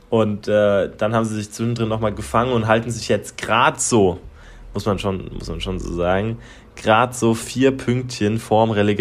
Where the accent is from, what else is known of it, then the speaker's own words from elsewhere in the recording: Mainz, Rhineland-Palatinate, Germany; das freut uns als Mainzer Bube natürlich enorm.